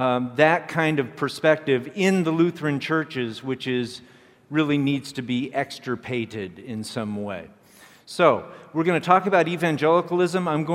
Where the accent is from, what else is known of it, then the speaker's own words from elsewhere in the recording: California, United States; I grew up in a Christian Science home. I grew up in California.